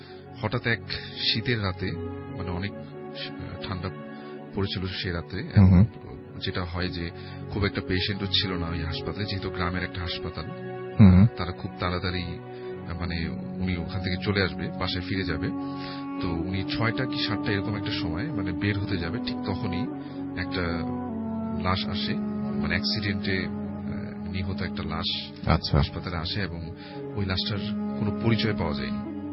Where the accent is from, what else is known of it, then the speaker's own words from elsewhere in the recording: Dhaka, Dhaka Division, Bangladesh; পুরান ঢাকা থেকে এসেছি